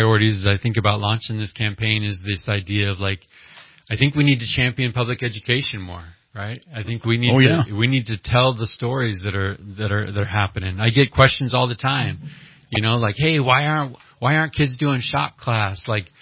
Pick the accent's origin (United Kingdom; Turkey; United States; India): United States; Rebel, California; also born or lived in Crescent City; I'm from Rebel. Well, I was born in Crescent City, grew up in Rebel.